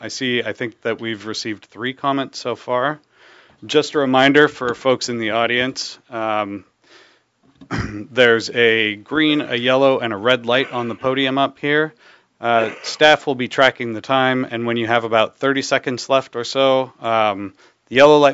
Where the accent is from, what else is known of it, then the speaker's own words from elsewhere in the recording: Seattle, Washington, United States; So anyway, I'm from Seattle. I love it myself.